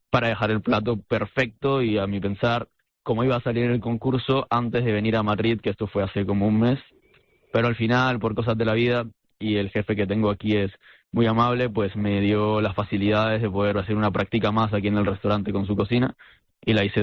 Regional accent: Peru; now in Canary Islands, Spain; porque yo soy peruano, vivo en Canarias, pero soy peruano.

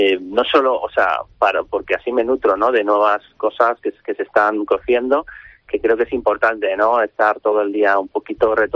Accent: Madrid, Community of Madrid, Spain; yo soy de Madrid y no sé qué, y me encanta Madrid

